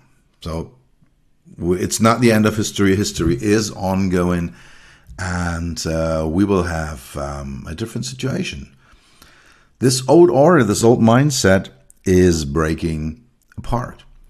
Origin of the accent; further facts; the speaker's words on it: Berlin, Germany; English is a second language; When I was a child, I grew up in West Berlin